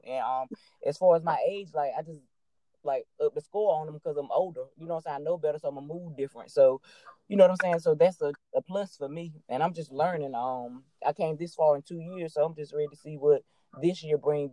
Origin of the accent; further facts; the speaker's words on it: Greenville, North Carolina, United States; I'm from Greenville, North Carolina, born and raised here.